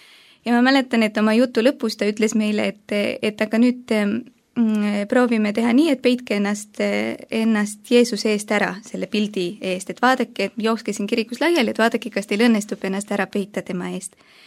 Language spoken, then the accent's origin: Estonian; Saare County, Estonia; Nii et olen Saaremalt, jah.